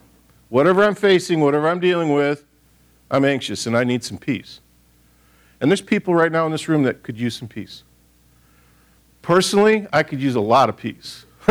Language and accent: English; Michigan, United States; I grew up in Michigan, a lot of lakes, a lot of big lakes.